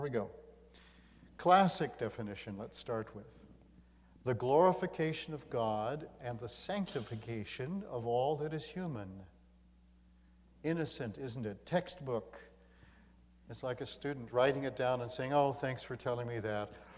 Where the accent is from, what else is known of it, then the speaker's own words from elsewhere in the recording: Atlanta, Georgia, United States; I'm from Atlanta. I'm used to someone answering me.